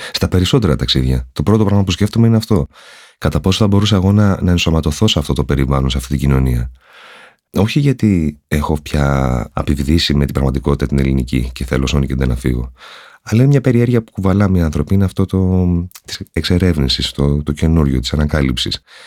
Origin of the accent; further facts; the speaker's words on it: Lemnos, North Aegean, Greece; μια πολύ μεγάλη παραλία στο νησί μου, στη Λίμνο, το Κέρος.